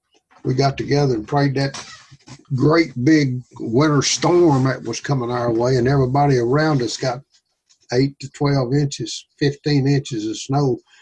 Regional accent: Arkansas, United States; David's originally from Louisiana, and of course I'm from Arkansas, so it's, don't like it cold weather.

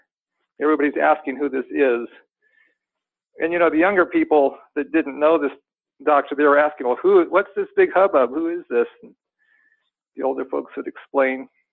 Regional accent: Nepal; As I mentioned before, I grew up in Nepal

